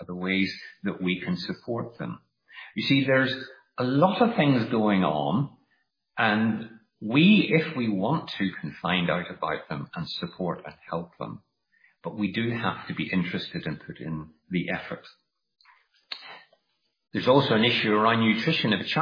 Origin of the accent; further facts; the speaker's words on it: United Kingdom; Now, I'm not a South African expert, so I'll only talk about my own homeland of the UK.